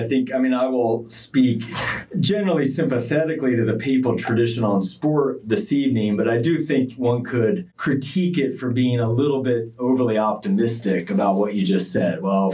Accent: Washington, United States; I grew up near Washington, D.C., and in that time, times have changed

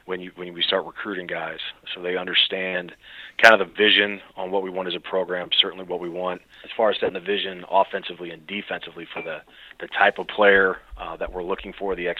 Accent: St. Louis, Missouri, United States; I think part of it is I'm originally from St. Louis, so there's a natural draw there with having family in town.

